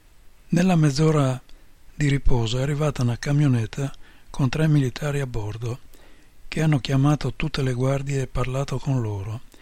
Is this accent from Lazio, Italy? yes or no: no; Friuli-Venezia Giulia, Italy; O friulani, sì, siamo della provincia di Udine e abitiamo vicino a Udine